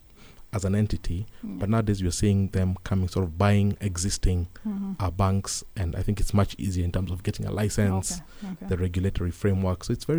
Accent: Kenya; also born or lived in Egypt; When I used to introduce myself as a Kenyan

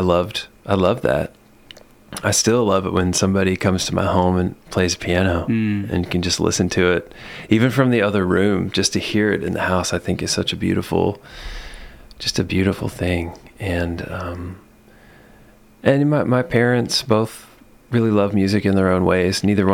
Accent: Kentucky, United States; also born or lived in Elizabethtown; We moved when I was a kid up to Campbell County in northern Kentucky.

